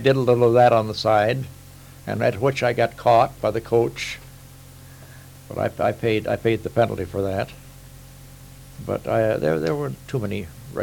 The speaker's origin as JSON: {"language": "English", "town": "Frazee", "region": "Minnesota", "country": "United States", "tie": "born or raised there", "said": "I think Frazee was one of the stops, my hometown, where we put on a concert"}